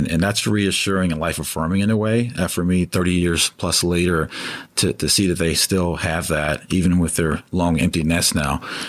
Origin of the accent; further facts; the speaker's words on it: Chattanooga, Tennessee, United States; I'm a trustee at my alma mater back in my hometown, Chattanooga, Tennessee, scenic Chattanooga, Tennessee.